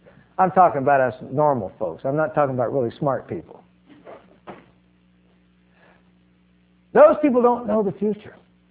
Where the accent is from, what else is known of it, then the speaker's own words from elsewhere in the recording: the South, United States; Now, I'm from the South, as you can probably tell in my speech.